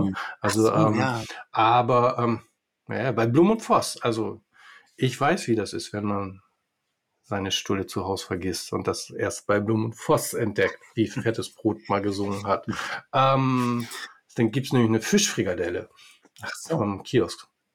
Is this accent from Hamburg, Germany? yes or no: yes; Hamburg, Germany; Wir sind Hamburger Jungs. So, moin, ne?